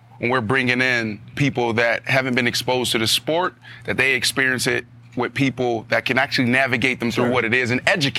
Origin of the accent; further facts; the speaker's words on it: Pittsburgh, Pennsylvania, United States; I'm from Pittsburgh, Pennsylvania. We grew up watching the Pittsburgh Steelers, right? We grew up watching the Baltimore Ravens.